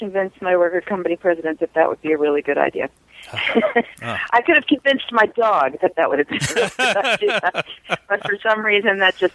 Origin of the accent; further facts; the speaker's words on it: New York City, New York, United States; You know, I grew up in New York City. I grew up around opera.